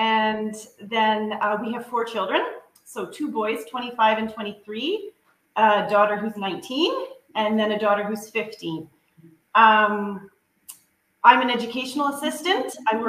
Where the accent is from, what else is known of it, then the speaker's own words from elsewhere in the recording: Chilliwack, British Columbia, Canada; born there; And they ended up settling in Chilliwack, BC. And so I was born in Chilliwack, BC.